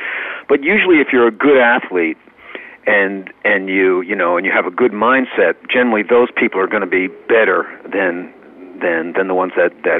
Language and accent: English; New York, United States; I played in Westchester County, actually, because I grew up in Westchester. I've been in Connecticut for a while now.